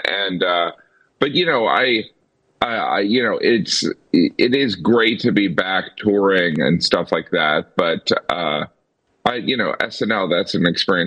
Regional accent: Indiana, United States; I'm from Northwest Indiana, so I'm wearing sweatpants in honor of that.

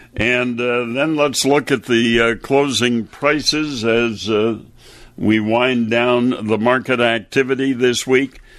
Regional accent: Wisconsin, United States; partly because it started in my home state of Wisconsin.

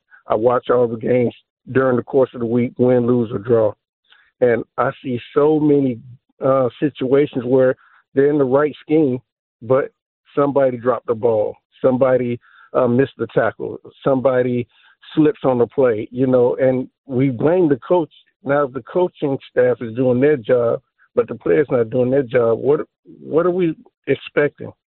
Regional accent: Cleveland, Ohio, United States; And when they talk about coaching staffs, I think about Bill Belichick because I'm from Cleveland.

